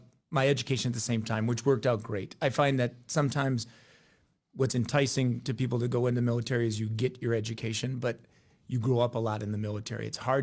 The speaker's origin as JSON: {"language": "English", "town": "Fond du Lac", "region": "Wisconsin", "country": "United States", "tie": "born or raised there", "said": "I grew up just south in Fond du Lac, and then came up and did, I was the youngest in my family, first to go to college"}